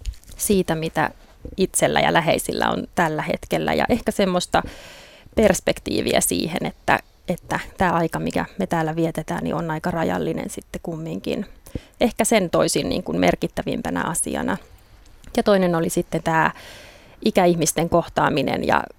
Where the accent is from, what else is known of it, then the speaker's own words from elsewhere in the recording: Järvenpää, Uusimaa, Finland; also born or lived in Espoo; now in Mäntsälä, Finland; Mä olen Järvenpäässä viettänyt lähes koko ikäni ja lapsuuteni. Puolivuotias olin, kun muutettiin Espoosta Järvenpäähän ja siitä asti olen siellä ollut. Nyt tosi viimeiset vuodet Mäntsälässä.